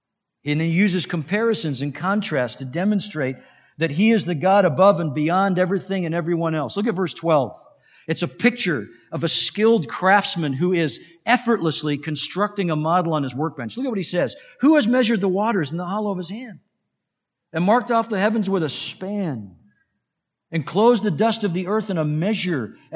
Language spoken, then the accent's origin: English; Glasgow, Scotland, United Kingdom; when I was a little boy growing up in Scotland, I was never afraid to go to Glasgow with my dad.